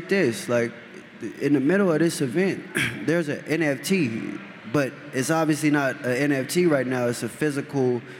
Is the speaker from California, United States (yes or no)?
yes; Diamond Bar, California, United States; one of my best friends from my hometown, Diamond Bar